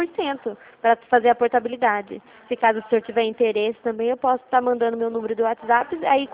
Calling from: Santa Bárbara, São Paulo, Brazil; Eu sou aqui de Santa Bárbara.

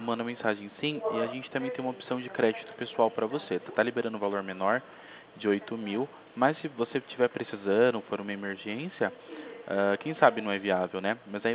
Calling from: Jundiaí, São Paulo, Brazil; Eu falo de Jundiaí.

